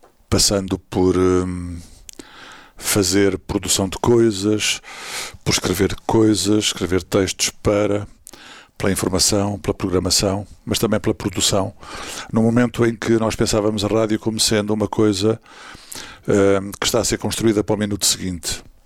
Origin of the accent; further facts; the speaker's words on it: Figueira da Foz, Coimbra, Portugal; born there; embora seja de uma família de proletários, e nasci na Figueira da Foz.